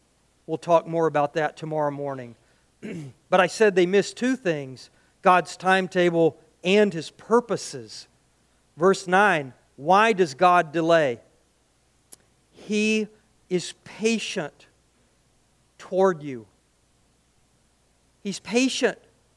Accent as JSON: {"language": "English", "country": "United States", "said": "I have no idea. I'm an American. I want it done."}